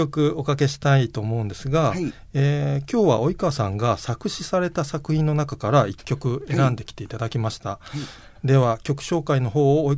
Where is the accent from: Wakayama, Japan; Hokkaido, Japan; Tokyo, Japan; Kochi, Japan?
Wakayama, Japan; まあ、ね、同じ和歌山出身なんですけども